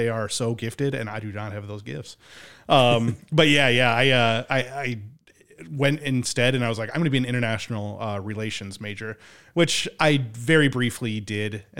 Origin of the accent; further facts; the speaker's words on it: Rochester, Minnesota, United States; I'm from Rochester, Minnesota. I am a townie. I never thought I would be one. And then the siren song called me back here.